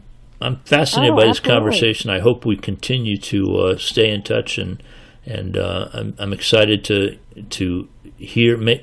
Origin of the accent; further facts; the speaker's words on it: Florida, United States; And again, I grew up in South Florida.